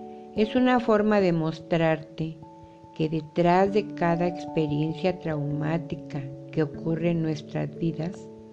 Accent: Mexico; Yo soy escritora mexicana

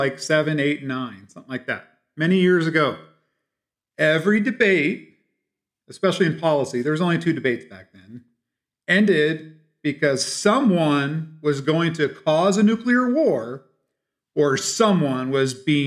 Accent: United States; America, yeah, we're great. Glad I'm American.

